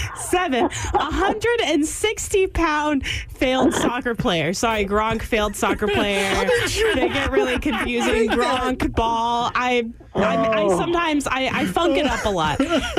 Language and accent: English; Houston, Texas, United States; Hey, I'm from Houston.